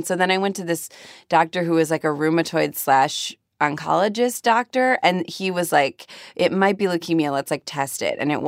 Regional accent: Cleveland, Ohio, United States; So I grew up in Cleveland.

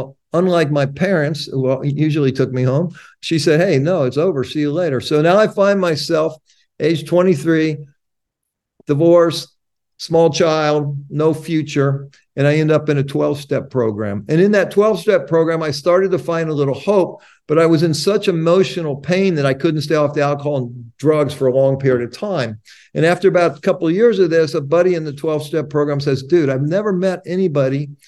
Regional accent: United States; born there; So I was born white in America in 1957. So this was a great country then.

